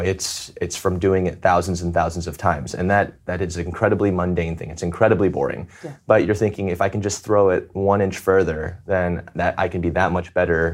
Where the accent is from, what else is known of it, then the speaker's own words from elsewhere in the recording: Atlanta, Georgia, United States; So, growing up in Atlanta where, it was great weather, then going to South Bend where I think we had the number 2 worst weather in America in terms of a college campus